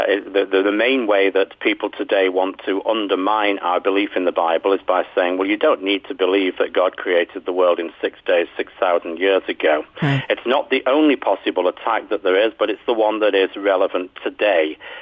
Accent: United Kingdom; I'm British, as you can tell from the way I talk. I'm not American.

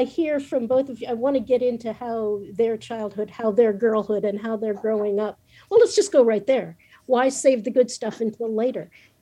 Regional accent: United States; But I think especially growing up in America as a girl of color, it is no easy thing.

